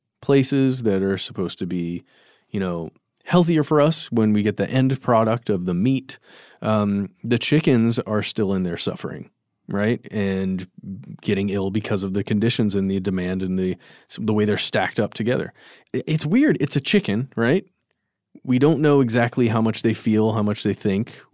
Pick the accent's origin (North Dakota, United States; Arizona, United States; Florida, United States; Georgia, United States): Georgia, United States; Cumming; I grew up in Cumming, as we've talked about before in the show, and there is a large Tyson processing plant there in town.